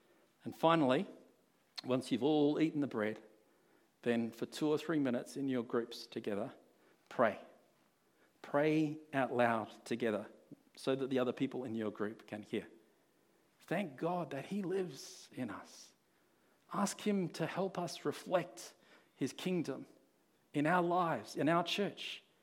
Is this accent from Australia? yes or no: yes; Australia; now in New Zealand; I remember when I was 18 years old, I was growing up in Australia